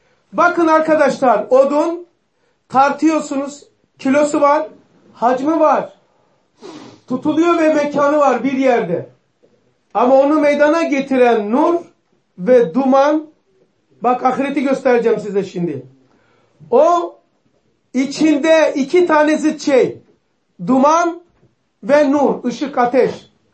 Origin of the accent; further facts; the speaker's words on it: Pazar, Rize, Turkey; Ben Avramitliyim, pazarlıyım. Tanımayanlar için söylüyorum.